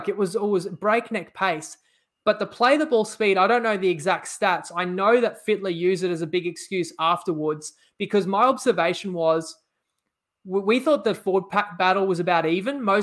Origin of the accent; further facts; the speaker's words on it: Queensland, Australia; As a Queenslander, we got demoralized and destroyed by your superstar outside backs last series